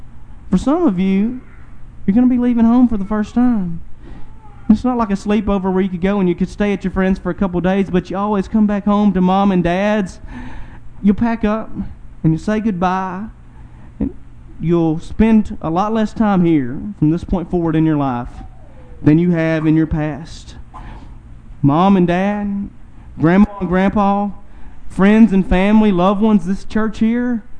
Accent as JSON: {"language": "English", "town": "Bradley", "region": "Arkansas", "country": "United States", "tie": "born or raised there", "said": "I grew up in Bradley, Arkansas, a very rural part of the world, much like Saratoga."}